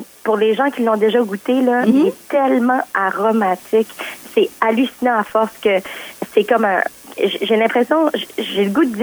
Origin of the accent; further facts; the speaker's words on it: Paquetville, New Brunswick, Canada; parce que je viens quand même de Paquetteville.